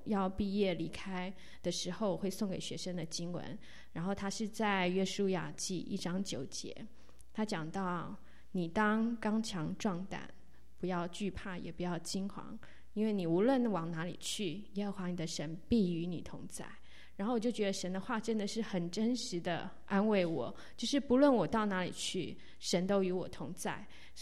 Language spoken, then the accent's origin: Chinese; Taiwan; now in Houston, United States; 因为他从国内来，我从台湾来，我们在这世界上不可能相遇，当然现在已经通了，以前是不通的。然后呢我们呢同样都来到美国，都来到 Houston， 但是呢我是在德州大学休斯顿分校